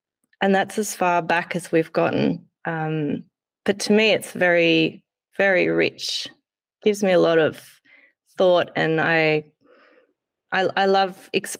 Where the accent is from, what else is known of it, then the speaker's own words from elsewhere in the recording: Australia; also born or lived in Germany; I was born in Germany, and my sister as well. We came to Australia when we were young children, and On my mother's side, her heritage is German, as far as anyone can tell on one side.